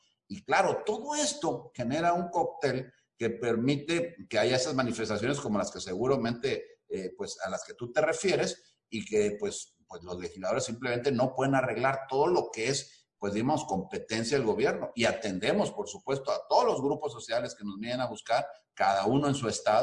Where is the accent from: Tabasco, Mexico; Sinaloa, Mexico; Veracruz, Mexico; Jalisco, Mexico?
Veracruz, Mexico; no solo en Veracruz, de donde soy yo, sino en todo el país